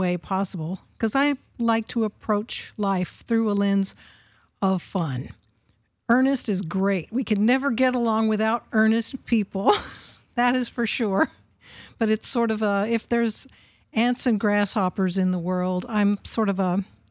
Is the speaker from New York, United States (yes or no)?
no; Oklahoma, United States; since I hail from Oklahoma, my recurrent dreams typically involve tornadoes.